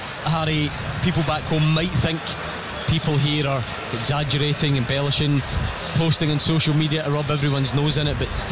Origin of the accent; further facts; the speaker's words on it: Scotland, United Kingdom; we're very Scottish, we can be pessimistic.